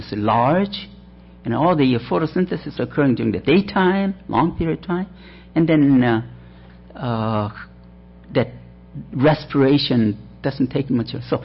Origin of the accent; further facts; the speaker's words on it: Fargo, North Dakota, United States; I'm from Fargo, North Dakota. It's a cold country. The usually growing season is very short, about 110 days.